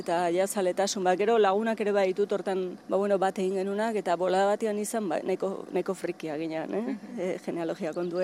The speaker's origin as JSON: {"language": "Basque", "town": "Urnieta", "region": "Basque Country", "country": "Spain", "said": "eta Urnietakoa, Urnietako Ergoien auzokoa. Bertako Azko Nobi eta Baserrian jaio nintzen."}